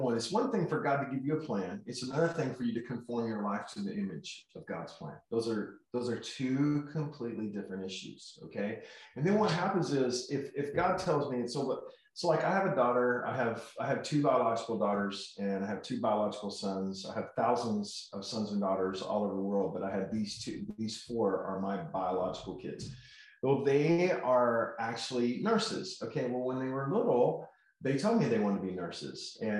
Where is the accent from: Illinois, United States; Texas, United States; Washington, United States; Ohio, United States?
Texas, United States; Joshua; Well, I come from Joshua, Texas.